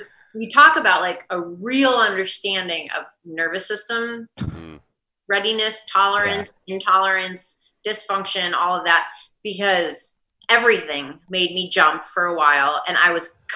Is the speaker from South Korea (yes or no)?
no; Midwest, United States; And I'm going, and I'm from the Midwest, as you all remember.